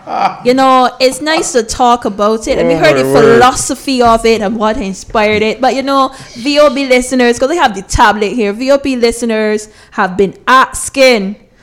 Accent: Saint Michael, Barbados; Listen, I grew up in Haynes Hill, Map Hill, St. Michael, a stone throw away from Dash Valley.

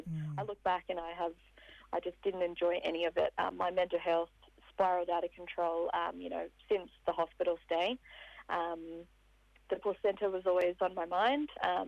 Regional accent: New South Wales, Australia; I'm a Wiradjuri woman from Wiradjuri country, and I was born on Gammeraygal country.

